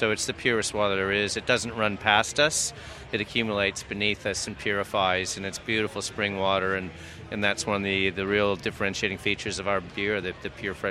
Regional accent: Colorado, United States; now in Australia; where I grew up in the Colorado Rockies, where we have a lot of breweries co-located with ski resorts, and it's part of the Alpine experience

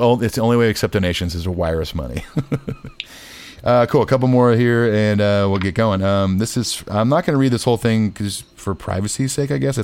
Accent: California, United States; And I'm from Southern California. I've been to the Whiskey numerous times

